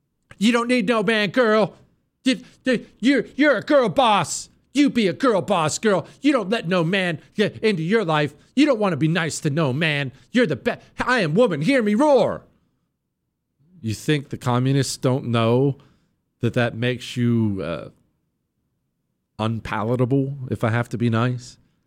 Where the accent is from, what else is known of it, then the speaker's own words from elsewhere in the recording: Montana, United States; First, I grew up in Montana, and I love Montana.